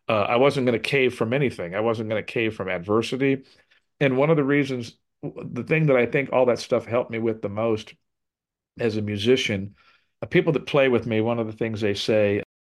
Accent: Compton, California, United States; when I grew up in LA, which I grew up in Compton, you know, which is known as the urban jungle, the hood

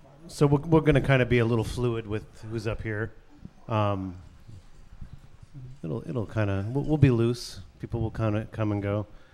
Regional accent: California, United States; when I told him I was from California, he's like, they don't fry nothing in California.

